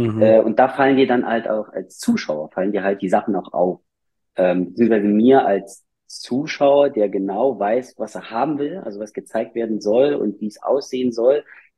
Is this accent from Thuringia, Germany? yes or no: yes; Mühlhausen, Thuringia, Germany; Genau, in meiner Heimatstadt